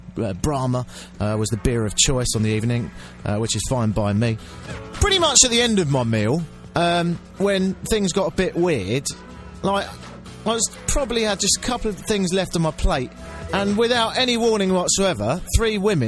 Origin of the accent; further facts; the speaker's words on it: England, United Kingdom; now in Canada; as an Englishman living here in Canada, I have to say that I miss Britain on this day